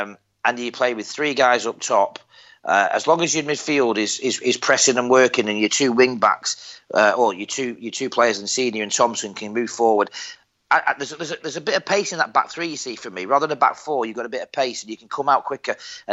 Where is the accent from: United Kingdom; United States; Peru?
United Kingdom; Darlington, North East England; And why I'm not a Geordie, I'm from Darlow.